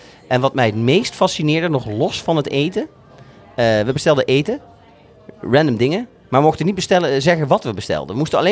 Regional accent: Utrecht, Netherlands; het staat zeg maar in mijn collectieve geheugen als Utrechter, want je loopt er heel vaak langs

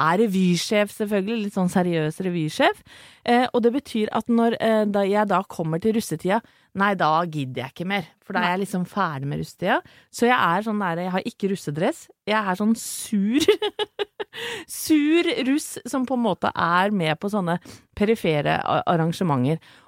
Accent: Vestfold, Norway; du må huske at jeg kom fra Vestfold, som by på by på by. Det ikke Oslo, men det ganske urbant allikevel, det mye folk, og det jeg glad i.

